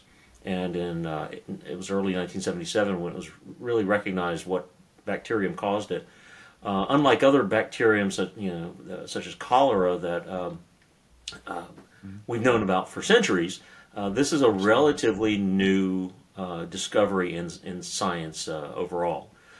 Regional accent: Florida, United States; I'm from Florida and have operated mostly in Florida for my professional career

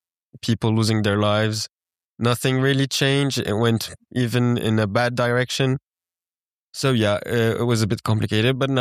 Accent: Geneva, Switzerland; now in St. Gallen, Switzerland; even though I grew up in Geneva. The difference between Geneva and St. Gallen, I felt it as well.

